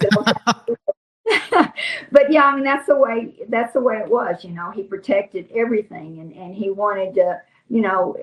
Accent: United States; And I said, honey, I'm from America. That's a castle.

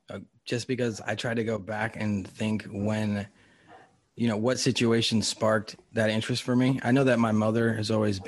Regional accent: Los Angeles, California, United States; I grew up in Los Angeles. I lived in Venice Beach.

